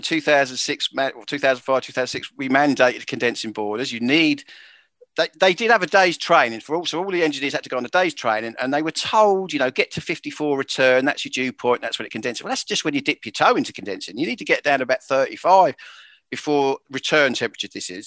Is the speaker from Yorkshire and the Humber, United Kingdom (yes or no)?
no; Norwich, East of England, United Kingdom; if we go back to where I grew up near Norwich